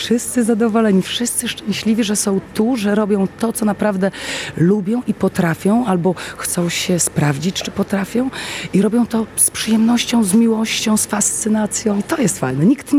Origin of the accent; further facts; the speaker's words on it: Warmian-Masurian Voivodeship, Poland; Ja jestem dziewczyną z Mazur, pochodzę z Mazur, więc na Mazurach często i po lasach jeździliśmy. Wiadomo, że jestem troszkę starsze pokolenie